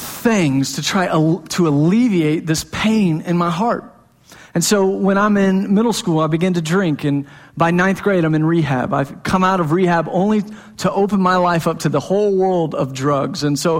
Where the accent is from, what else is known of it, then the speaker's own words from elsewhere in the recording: Plano, Texas, United States; I grew up in Plano, and my parents were Plano parents, and we did the Plano thing